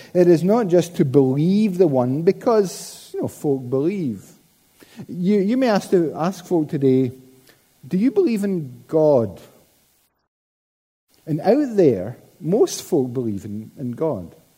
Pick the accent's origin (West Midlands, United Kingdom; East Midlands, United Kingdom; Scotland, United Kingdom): Scotland, United Kingdom; We are Scottish. Many of us, most of us, we're naturally cynical and sarcastic.